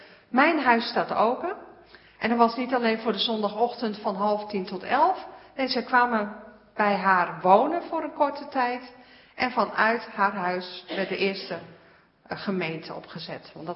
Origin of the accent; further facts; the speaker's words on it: Godlinze, Groningen, Netherlands; ik ben geboren in Godlinze, hier niet zo ver vandaan. Mijn ouders zitten hier